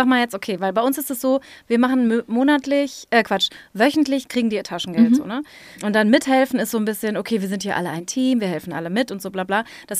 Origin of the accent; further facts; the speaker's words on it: North Rhine-Westphalia, Germany; Bei uns zum Beispiel im Pott, also ich komme aus dem Münsterland oder Westfalen, aber es ist sehr nah am Pott